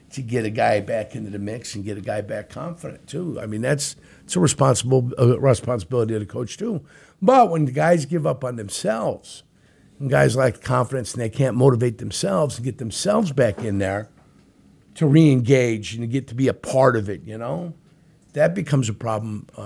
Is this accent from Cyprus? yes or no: no; Calumet City, Illinois, United States; my hometown is Calumet City.